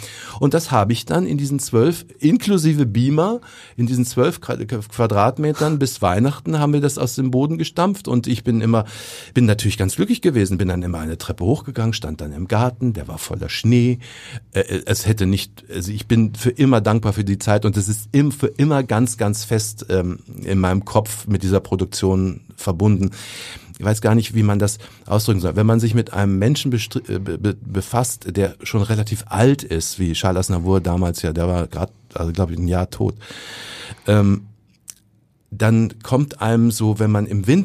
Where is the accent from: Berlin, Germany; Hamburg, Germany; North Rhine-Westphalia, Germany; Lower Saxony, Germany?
Lower Saxony, Germany; Hanover; born there; Ich bin in Hannover geboren.